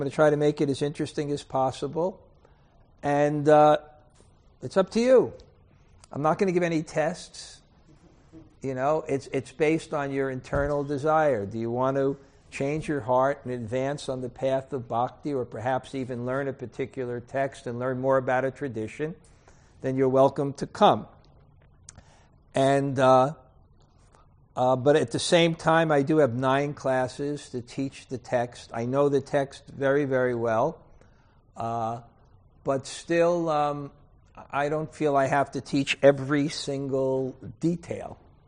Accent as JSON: {"language": "English", "country": "United States", "said": "because I'm an American, one thing we are good at is marketing."}